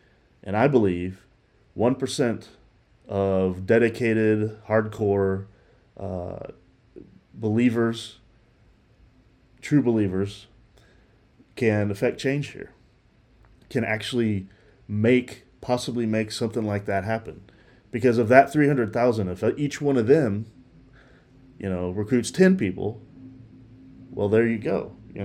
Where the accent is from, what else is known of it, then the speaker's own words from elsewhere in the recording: Texas, United States; I would prefer my home state of Texas